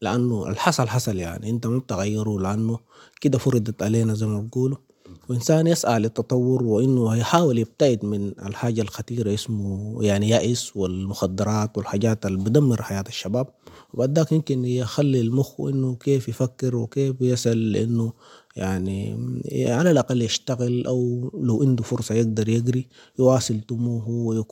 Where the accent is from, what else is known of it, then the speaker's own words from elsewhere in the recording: Sudan; now in Libya; انه احترمنا احنا كسودانيين